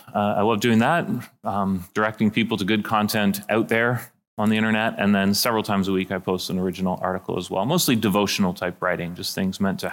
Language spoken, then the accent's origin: English; Canada; So born and raised in Canada, had the privilege of being raised in a Christian home.